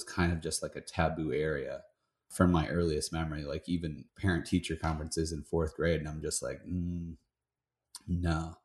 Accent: Michigan, United States; I grew up in Southwest Michigan, big family. We had 8 kids, 2 stepkids. Kind of grew up in the... not really rural. It was sort of like hugging right up against the lake.

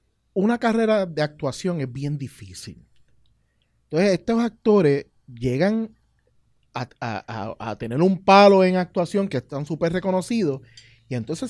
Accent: Bayamón, Puerto Rico; born there; y nací en Bayamón

